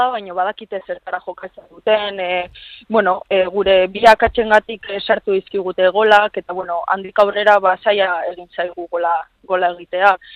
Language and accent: Basque; San Sebastián, Basque Country, Spain; Donostiarra naiz, etxan bezala sentitzen naiz